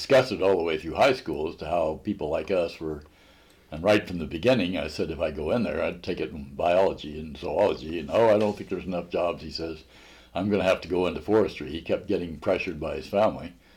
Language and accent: English; Missouri, United States; moved away as an adult; also born or lived in Colorado / Minnesota; Born in Windsor, Missouri. I grew up mostly in Missouri, and we spent lots of time in Colorado when I was a little kid. As soon as I was out of high school, I moved to Colorado